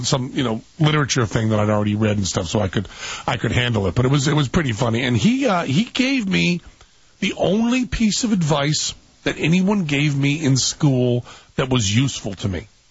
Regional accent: Greenfield, United States; it's because I'm from Greenfield.

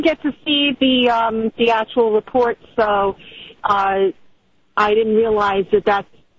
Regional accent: New York, United States; I'm a New Yorker, and we need sometimes as New Yorkers we need to talk about our feelings.

